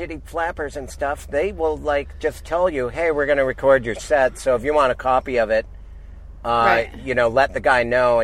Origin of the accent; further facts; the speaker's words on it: Missoula, Montana, United States; Yeah, I mean there was a guy in my hometown of Missoula, Montana, where.